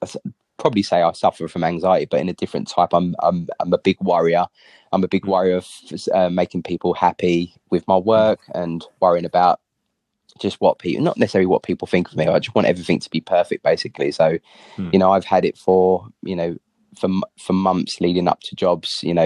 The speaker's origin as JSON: {"language": "English", "town": "Walthamstow", "region": "London", "country": "United Kingdom", "tie": "born or raised there", "said": "So I grew up in Walthamstow."}